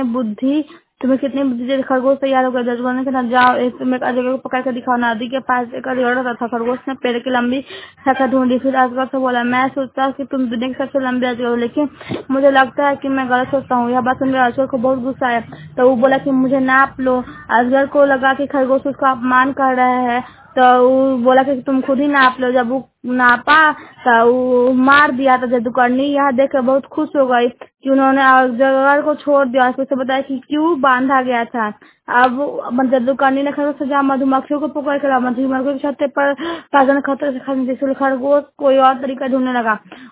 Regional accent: Kanpur, Uttar Pradesh, India; मैं कानपुर से हूँ।

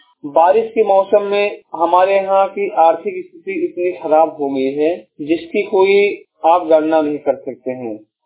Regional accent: Baburpurwa, Uttar Pradesh, India; मैं आज बाबूपुरवा में, जो कि मेरा खुद ही गांव है और मैं इस गांव का मूल निवासी हूं।

